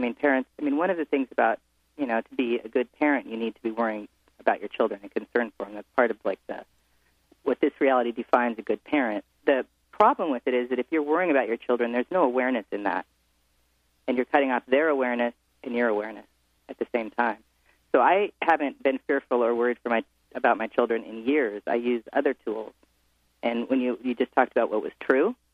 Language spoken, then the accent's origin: English; Edmonds, Washington, United States; now in San Francisco, United States; living in the suburbs in San Francisco here, just like where I grew up in Edmonds.